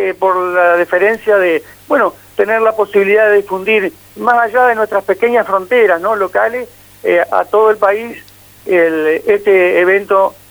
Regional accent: Argentina; en nuestra vida, digamos, como argentinos

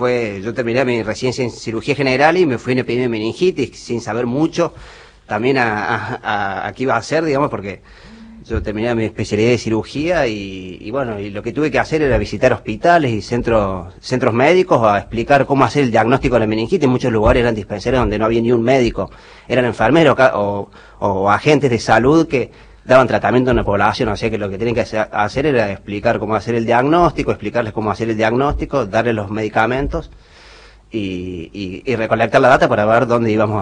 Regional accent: Córdoba, Argentina; yo soy de Córdoba

